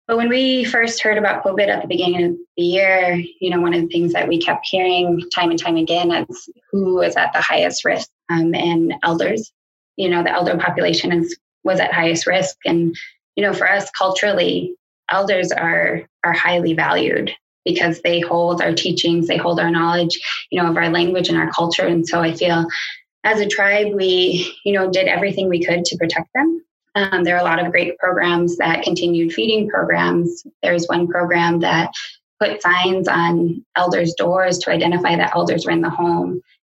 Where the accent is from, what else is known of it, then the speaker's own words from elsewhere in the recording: Poplar, Montana, United States; I grew up in Poplar, Montana, and basically lived here my whole life with the exception of when I attended Crown.